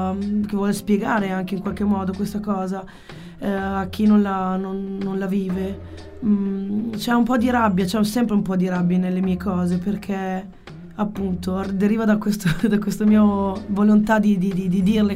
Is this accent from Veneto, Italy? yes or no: yes; Montagnana, Veneto, Italy; born there; now in Ravenna, Italy; Io sono nata a Montagnano, che è in provincia di Padova, e sì, attualmente abito a Ravenna.